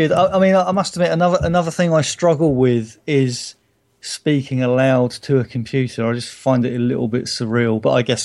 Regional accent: South East England, United Kingdom; accent: Hampshire; And maybe it just doesn't understand my Hampshire accent.

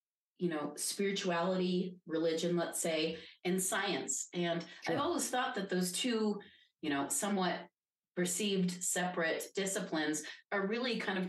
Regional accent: Midwest, United States; well, it's because I grew up in the Midwest and I like nachos and hot dogs.

